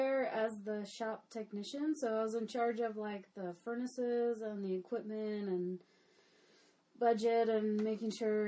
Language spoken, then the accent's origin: English; Rochester, New York, United States; now in Tacoma, United States; I'm originally from the East Coast.